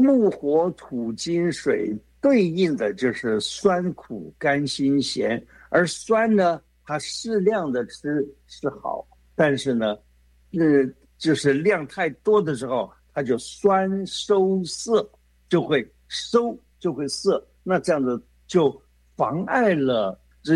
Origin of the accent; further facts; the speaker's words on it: China; 所以你看，我们中国人吃东西，吃这个像饺子啊，或者是吃面条